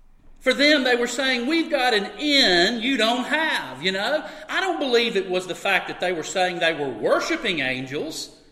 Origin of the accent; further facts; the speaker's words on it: United States; I'm American, so bear with me.